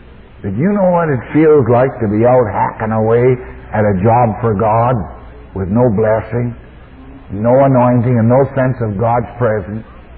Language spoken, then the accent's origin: English; Saskatoon, Saskatchewan, Canada; born there; I'm a city boy. I was born in Saskatoon, Saskatchewan.